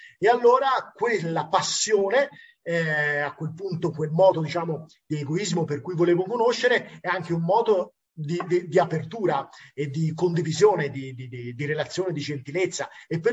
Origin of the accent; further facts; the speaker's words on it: Tuscany, Italy; sono un toscano verace